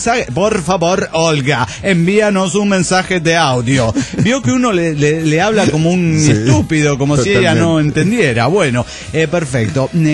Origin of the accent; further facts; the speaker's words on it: Querétaro, Mexico; de Querétaro, México.